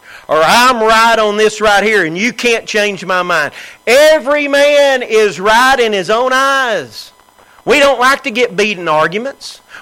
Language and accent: English; United States; born there; I could have been born somewhere else, but praise God I was born here in America.